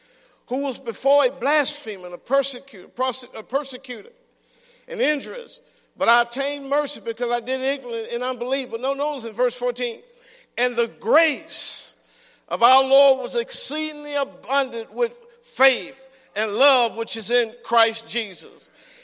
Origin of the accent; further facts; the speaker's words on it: Arkansas, United States; I'm from Arkansas, some of y'all may know.